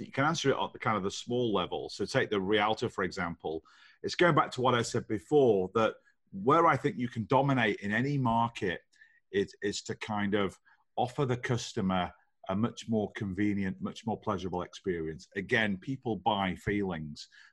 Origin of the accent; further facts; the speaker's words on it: United Kingdom; just tell me, I'm a Brit. I'm curious.